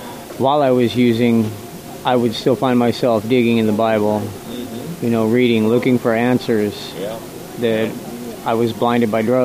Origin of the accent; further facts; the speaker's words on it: Azusa, California, United States; Originally, I'm from Azusa, California. It's a little city down in about 13 miles east of Los Angeles, right up against the San Gabriel Mountains.